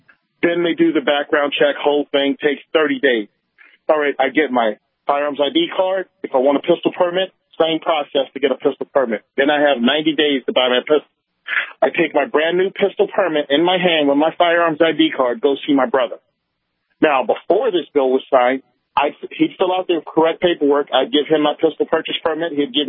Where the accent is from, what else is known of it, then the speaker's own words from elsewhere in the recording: Virginia, United States; Yeah, I'm originally from Virginia, where all I needed was a driver's license.